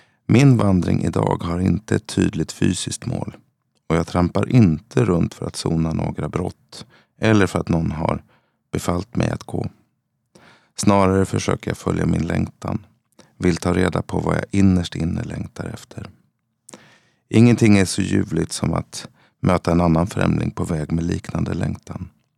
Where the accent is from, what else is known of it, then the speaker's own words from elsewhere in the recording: Vriksta, Jönköping County, Sweden; Jag växte upp i Småland, ett litet villasamhälle som heter Vriksta och är känt för sin ostkaka och tillverkningen av trähusvillor.